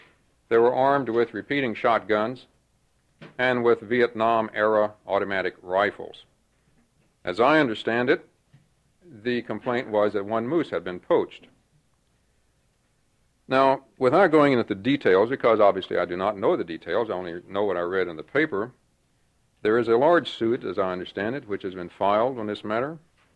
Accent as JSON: {"language": "English", "region": "Texas", "country": "United States", "tie": "born or raised there", "said": "Mr. Speaker, I was born and raised in Texas, a condition from which I am slowly recovering."}